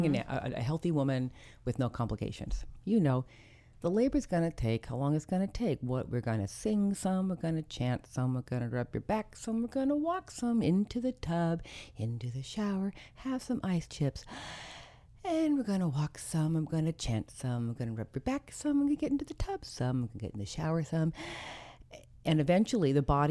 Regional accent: Berkeley, California, United States; I grew up in Berkeley, California, so it was a rant, was in the air, mm-hmm.

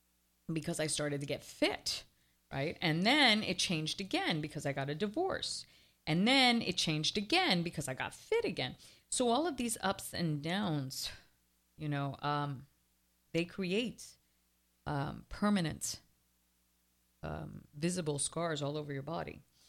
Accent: Canada; moved away as an adult; now in Miami, United States; I came from Canada to Miami.

